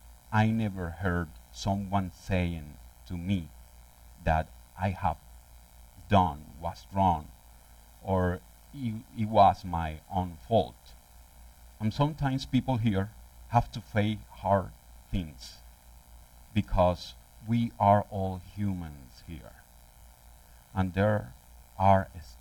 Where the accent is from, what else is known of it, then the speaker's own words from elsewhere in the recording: Venezuela; I grew up in Venezuela.